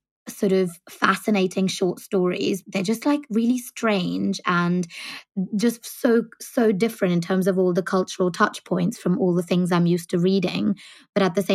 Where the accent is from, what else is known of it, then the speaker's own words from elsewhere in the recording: India; I didn't actually grow up in the so-called West, you know, I grew up in India